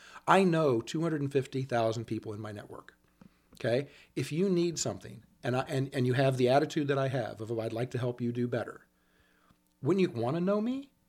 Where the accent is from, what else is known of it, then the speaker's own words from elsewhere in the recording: Kansas City, United States; moved away as an adult; also born or lived in California; Grew up in Kansas City, was there till I was 30, and then moved to California.